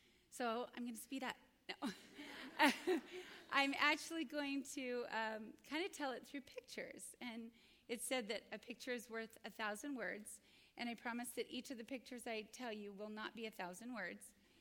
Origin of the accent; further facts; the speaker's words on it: Boise, Idaho, United States; And in my high school years, a wonderful young couple moved to my hometown of Boise, Idaho.